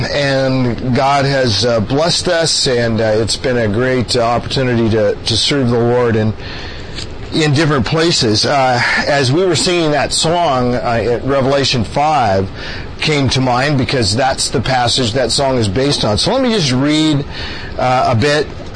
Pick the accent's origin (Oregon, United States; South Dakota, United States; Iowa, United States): Oregon, United States; Portland; this is my wife Nancy, and we're from Portland, Oregon